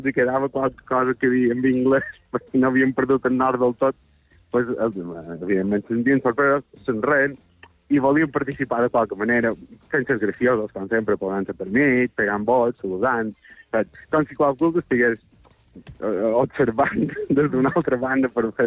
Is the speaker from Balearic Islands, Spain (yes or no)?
yes; Santanyí, Balearic Islands, Spain; jo no som de Palma, som de Santanyí